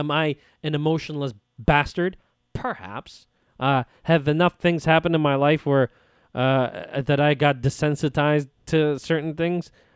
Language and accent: English; Baku, Azerbaijan; You know, my hometown's Baku, and they had a massacre there.